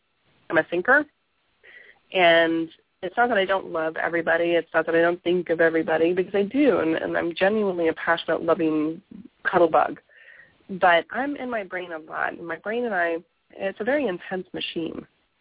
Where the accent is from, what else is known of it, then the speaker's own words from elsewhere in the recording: the South, United States; I mean, you know, growing up in the South, where once you hit 40, you put on your coat and your bonbons